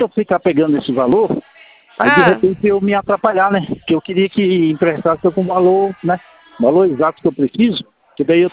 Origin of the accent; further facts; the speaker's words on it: Piracicaba, São Paulo, Brazil; eu sou aqui de Piracicaba.